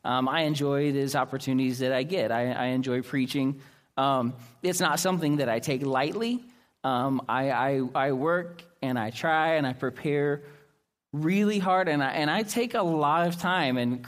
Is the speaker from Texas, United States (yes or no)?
no; Oklahoma, United States; because I'm from Oklahoma as well